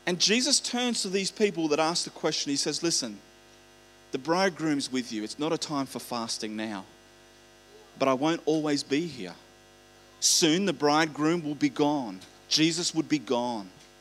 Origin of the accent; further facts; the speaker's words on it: Queensland, Australia; I was living in Queensland. I am a Queenslander.